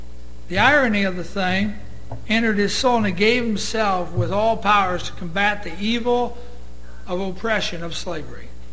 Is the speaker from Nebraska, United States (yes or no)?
yes; Nebraska, United States; born there; also born or lived in Iowa / Texas; Jana and I have resided in many places in our lives. She was born in Virginia, and I was born in Nebraska.